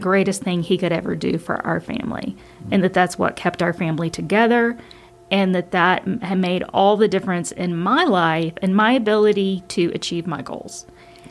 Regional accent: United States; Well, part of it is from growing up in Madison County in a lower income household where my parents worked really hard to not have much.

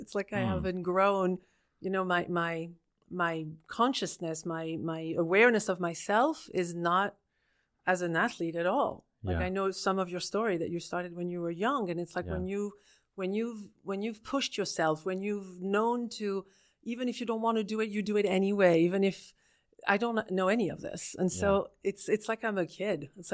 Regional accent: Paris, Île-de-France, France; also born or lived in California; now in Arizona, United States; No, originally I'm from Paris.

